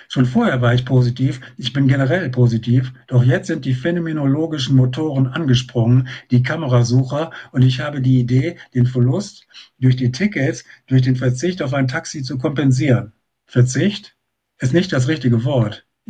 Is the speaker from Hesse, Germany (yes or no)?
no; Bielefeld, North Rhine-Westphalia, Germany; moved away; dass ich da ich ja jetzt schon sehr, sehr lange nicht mehr in Bielefeld wohne, aber das natürlich meine Heimatstadt ist und ich da geboren bin